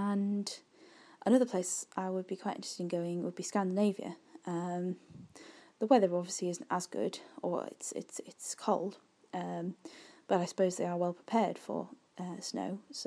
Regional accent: Yorkshire and the Humber, United Kingdom; It's somewhere like where I grew up in North Yorkshire

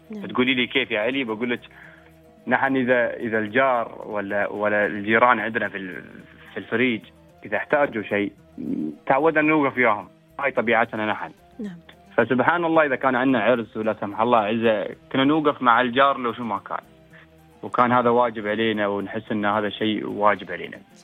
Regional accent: United Arab Emirates; نحن كاماراتيين

